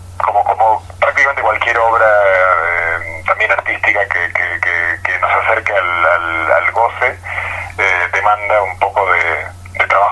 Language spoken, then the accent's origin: Spanish; Argentina; Los autores somos argentino y chileno, bueno, yo soy argentino y español